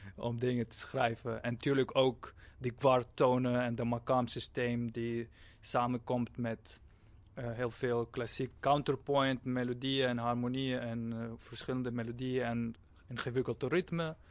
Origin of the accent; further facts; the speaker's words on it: Syria; now in Netherlands; Ik kom uit Syrië.